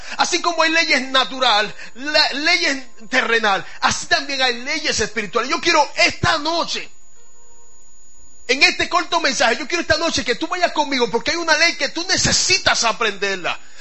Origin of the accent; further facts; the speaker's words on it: Santo Domingo, Dominican Republic; ¿Se imagina usted que yo vengo de Santo Domingo